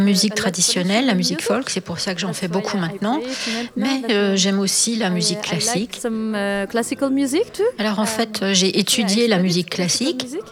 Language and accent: French; France; now in Brussels, Belgium; je suis française, mais maintenant j'habite en Belgique, à Bruxelles, depuis 6 ans.